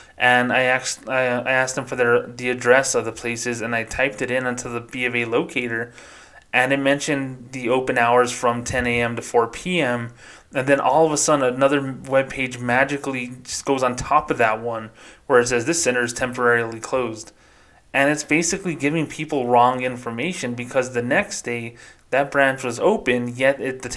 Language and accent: English; Socorro, New Mexico, United States; near my hometown of Socorro, New Mexico, in Belen, New Mexico